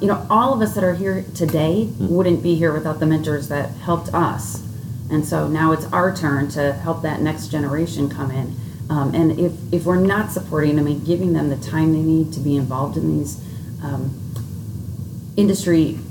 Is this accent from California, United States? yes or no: no; Chicago, Illinois, United States; So I grew up here in Chicago, Nice to come home.